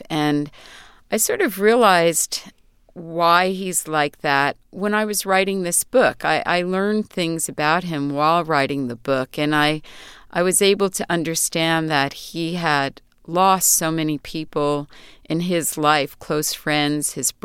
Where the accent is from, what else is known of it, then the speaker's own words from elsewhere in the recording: New York City, New York, United States; I grew up in New York City.